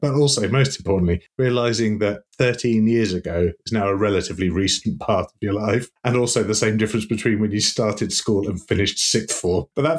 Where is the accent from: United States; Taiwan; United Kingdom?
United Kingdom; But we never get straight to the point because we're British.